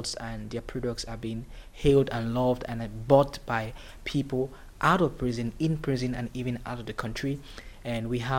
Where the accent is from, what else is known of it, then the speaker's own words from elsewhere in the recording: Cameroon; I'm from the Republic of Cameroon.